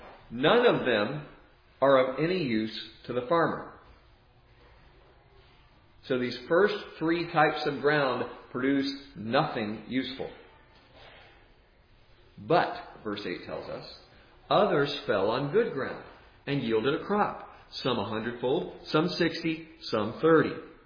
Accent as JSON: {"language": "English", "region": "South Carolina", "country": "United States", "also_born_or_lived": "Georgia", "said": "I'm from South Carolina. We lived in Georgia a while."}